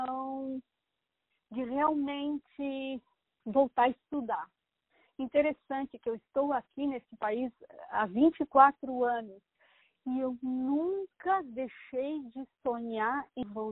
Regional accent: Blumenau, Santa Catarina, Brazil; Eu sou de Santa Catarina, Blumenau, Brasil.

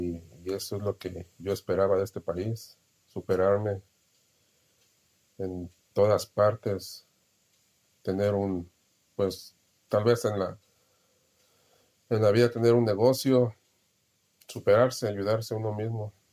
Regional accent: Acatlán de Osorio, Puebla, Mexico; born there; moved away; Nací en un pueblo, se llama Catlán de Osorio, Puebla, situado al 5 horas de la nor, a sur de la Ciudad de México.

